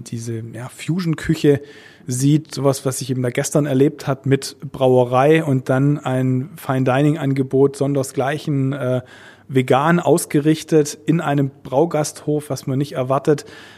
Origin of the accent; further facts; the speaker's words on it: Stuttgart, Baden-Württemberg, Germany; meine Heimatstadt ist Stuttgart